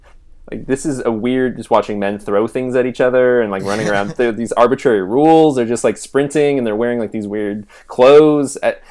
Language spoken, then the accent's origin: English; Renton, Washington, United States; born there; Okay, I was born in Renton, Washington, and I'm going to skip the first year of my life because I don't really recall it.